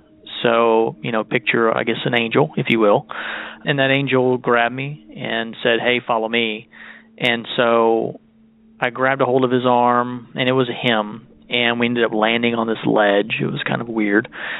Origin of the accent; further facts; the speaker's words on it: Texas, United States; I'm from Texas.